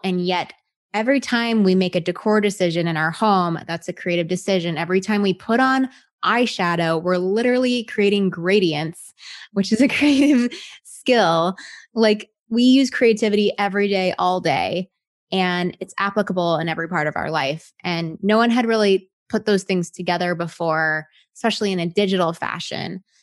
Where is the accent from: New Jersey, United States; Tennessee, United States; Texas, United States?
Texas, United States; I was born and raised in Texas. So I'm a Southern girl who loves country music.